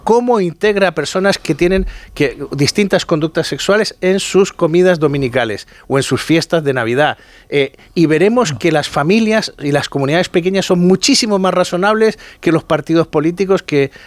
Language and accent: Spanish; Chile; en mi niñez en Chile se hacía